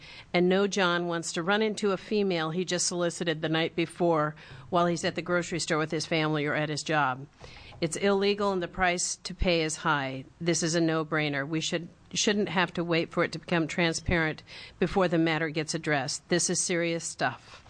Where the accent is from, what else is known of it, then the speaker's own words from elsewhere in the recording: Bend, Oregon, United States; I am from Bend, Oregon. And I am here to kind of represent our side of the state.